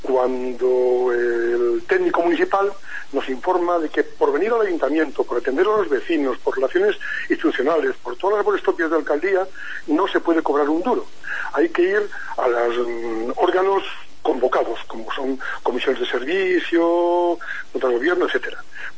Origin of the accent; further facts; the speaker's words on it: Reinosa, Cantabria, Spain; born there; Yo soy nacido en Reynosa y tengo vocación de Reynosa, y para mí es un orgullo tremendo ser alcalde de mi ciudad, de mi pueblo.